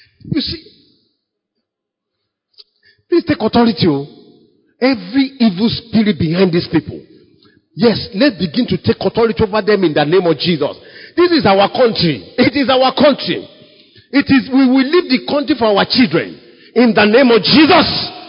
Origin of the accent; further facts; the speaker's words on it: Nigeria; Don't ever forget that we are Nigerian.